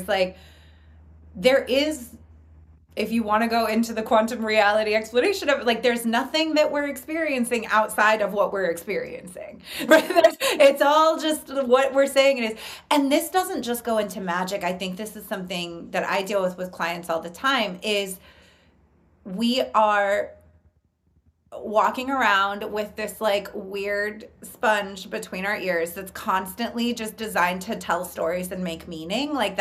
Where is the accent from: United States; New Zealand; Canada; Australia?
United States; California; now in Los Angeles, United States; I live in LA now. I'm from the Bay Area. I live in LA.